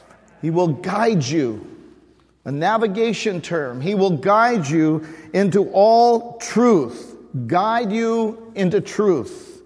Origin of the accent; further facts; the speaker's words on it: California, United States; I was raised in Central California, so I can say this.